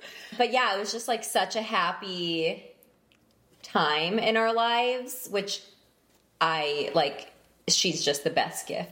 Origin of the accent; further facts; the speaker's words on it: Tempe, Arizona, United States; I was born and raised in Tempe, Arizona.